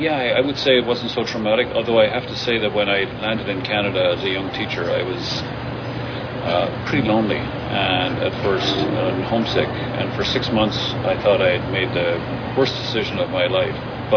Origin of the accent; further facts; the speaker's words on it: Ireland; like a lot of young fellas when they're growing up in Ireland, I think there's probably lots of young fellas could relate to this.